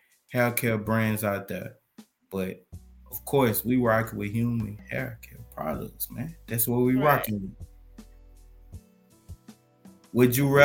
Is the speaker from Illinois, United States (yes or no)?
no; Mansfield, Louisiana, United States; No, I'm from Mansfield, Louisiana.